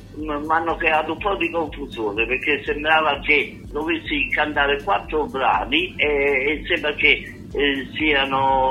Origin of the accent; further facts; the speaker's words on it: Naples, Campania, Italy; now in Florence, Italy; io sono di Napoli, abito a Firenze